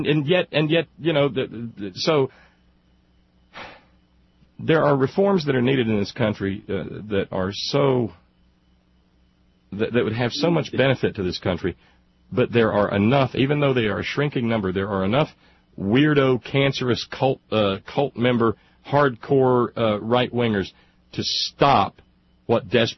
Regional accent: Alabama, United States; now in West Virginia, United States; I can see it here in West Virginia. I grew up with it in Alabama.

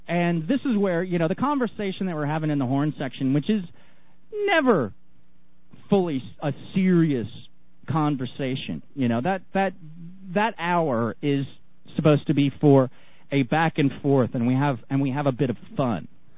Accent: United States; moved away; once I got outside of the bubble that is the United States is when I became more active about my home country, because I moved out of the United States.

